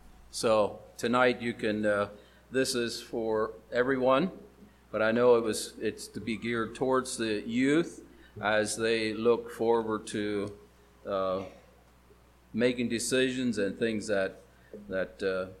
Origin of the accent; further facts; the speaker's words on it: Pennsylvania, United States; Yeah, we're from Pennsylvania, so that's good enough.